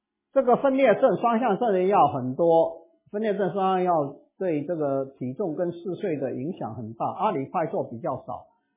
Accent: Hong Kong; 我从香港过来，今天晚上不睡是没问题的

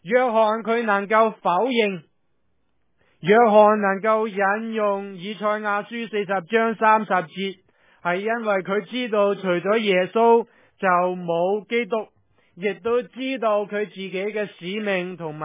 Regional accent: New York, United States; 我从纽约嚟嘅，咁见到呢啲路呢我唔投诉，因为纽约嗰啲路就算唔系落雪都比呢度嘅路要难。

